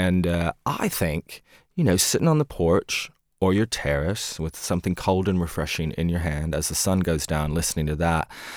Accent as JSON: {"language": "English", "region": "Tennessee", "country": "United States", "tie": "born or raised there", "said": "which is an hour away from the town that I grew up in Tennessee."}